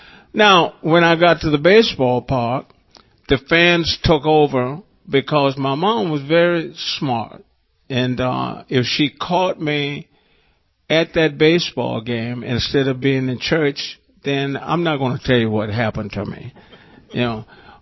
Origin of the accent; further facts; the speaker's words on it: Lacoochee, Florida, United States; La Cuchi, Florida was a lumber mill town. We had two churches in La Cuchi, Florida. And we had a baseball team.